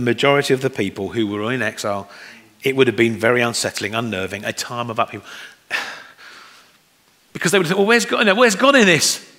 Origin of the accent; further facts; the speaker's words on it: United Kingdom; the problem is we're British, so we're not very good at opening up